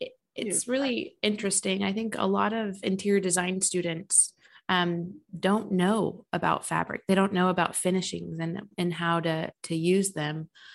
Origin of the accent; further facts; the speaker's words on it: Fredericksburg, Texas, United States; moved away as an adult; now in New York, United States; Yeah. I'm a Texas girl. I'm from Fredericksburg and I went to UT, and I moved to New York after college